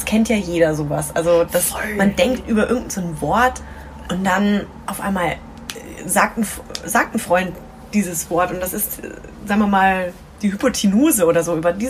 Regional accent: Nuremberg, Bavaria, Germany; Meine ich aus Nürnberg.

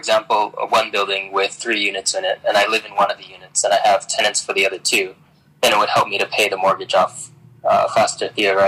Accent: United States; now in Tokyo, Japan; Yeah, so I'm originally from the States, and I was thinking about investing in real estate in Tokyo. I live here for maybe the past 4 or 5 years.

